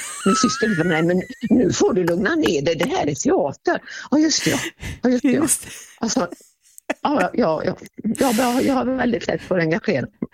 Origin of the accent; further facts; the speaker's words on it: Sweden; Jag är ju svensk absolut i mitt själ och hjärta